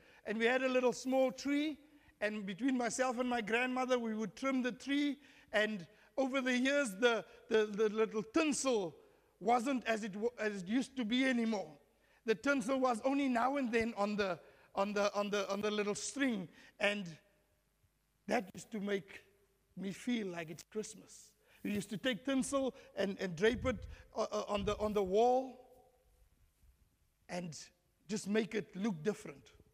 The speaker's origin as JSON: {"language": "English", "country": "South Africa", "said": "I come from Africa, as you know, South Africa."}